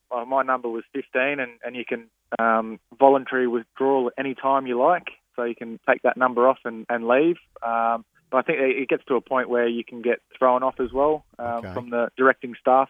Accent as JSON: {"language": "English", "town": "Townsville", "region": "Queensland", "country": "Australia", "tie": "born or raised there", "said": "so growing up in Townsville, the Lavrack Barracks is right there, and they try to recruit when you're leaving high school."}